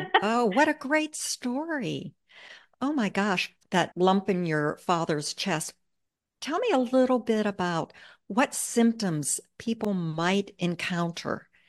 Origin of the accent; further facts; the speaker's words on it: Pittsburgh, Pennsylvania, United States; I'm originally from Pittsburgh.